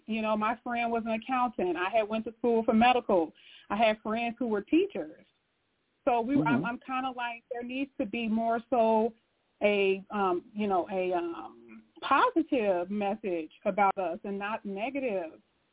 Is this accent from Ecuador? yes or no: no; Chicago, Illinois, United States; now in Indiana, United States; I was born and raised in Chicago, but I live in Indiana.